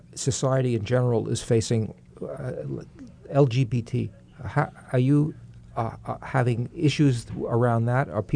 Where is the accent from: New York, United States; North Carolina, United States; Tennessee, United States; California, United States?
New York, United States; accent: New York; How come you don't have a New York accent and I do?